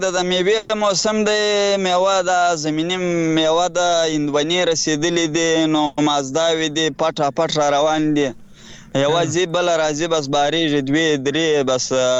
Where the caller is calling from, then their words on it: Bakwa, Farah, Afghanistan; د فرا ولایت بکوا ولسوالۍ نه